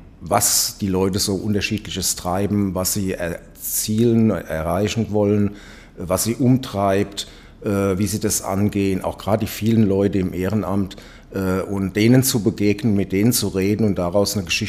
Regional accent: Nackenheim, Rhineland-Palatinate, Germany; Ich komme aus Nackenheim. Ah. Gebürtig bin ich in Mainzer. Okay. Aber in Nackenheim lebe ich schon von Anfang an. Ja. Und pendel halt hier nach Bingen.

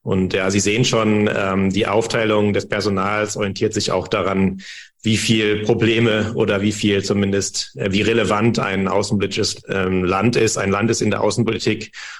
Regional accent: West Germany, Germany; ich bin in Westdeutschland aufgewachsen

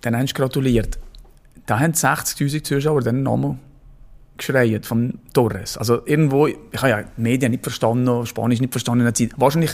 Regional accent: Switzerland

